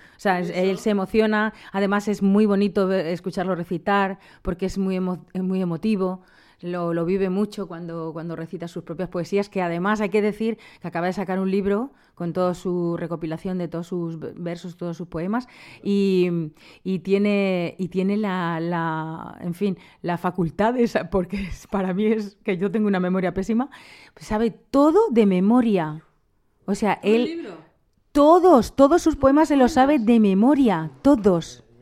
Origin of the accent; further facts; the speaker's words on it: Rincón de Bonanza, Valencian Community, Spain; además es de mi pueblo, del Reguero de Bonanza, del Rincón de Bonanza